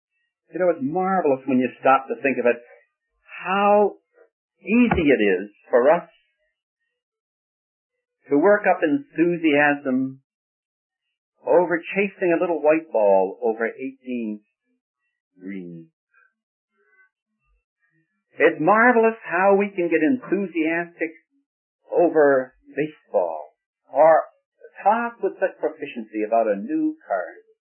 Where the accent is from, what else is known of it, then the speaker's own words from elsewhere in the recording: California, United States; I come from California, and I'm sorry to say that the attitude in many places in California is